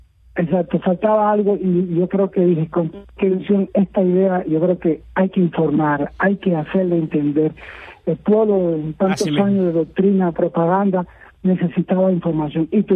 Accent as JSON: {"language": "Spanish", "country": "Cuba", "said": "lo voy a aclarar al pueblo cubano, a todos los que me conocen. Yo tengo un compromiso con Cuba, con mi pueblo, con mi gente. Yo no me voy de Cuba."}